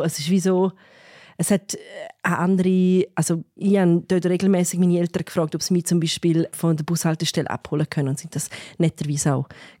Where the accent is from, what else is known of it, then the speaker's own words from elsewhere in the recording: Graubünden, Switzerland; Wir sind beide in Graubünden in einem Dorf aufgewachsen